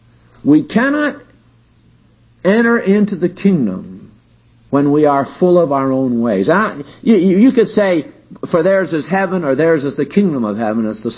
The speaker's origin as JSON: {"language": "English", "region": "Connecticut", "country": "United States", "tie": "born or raised there", "said": "I have strangers living in the house that I was raised in Connecticut."}